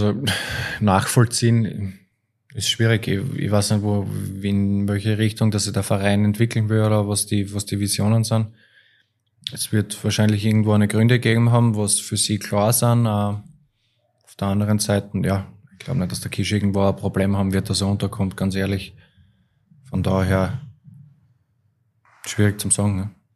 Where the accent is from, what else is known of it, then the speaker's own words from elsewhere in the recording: Graz, Styria, Austria; Von mir als Grazer, ich glaube, dass es cool wäre, wenn in Graz wieder das Eishockey ein bisschen ein höheres Standing kriegt